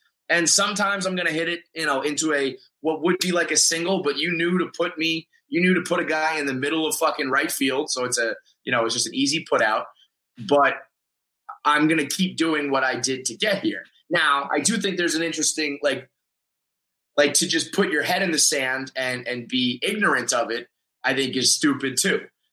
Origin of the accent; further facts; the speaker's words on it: New York, United States; I'm a New Yorker, whatever it is.